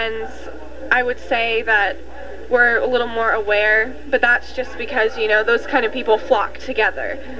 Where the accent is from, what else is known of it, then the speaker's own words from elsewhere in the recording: Lakeland, Florida, United States; I'm from Lakeland, Florida. I'm a high school senior right now.